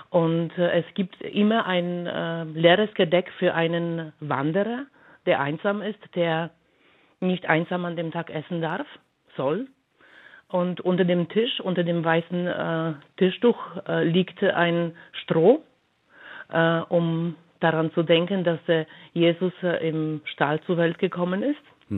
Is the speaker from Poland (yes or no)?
yes; Poland; German is a second language; now in Germany; Das ist schwierig, weil ich seit 30 Jahren hier in Deutschland lebe. Komme ich aus Polen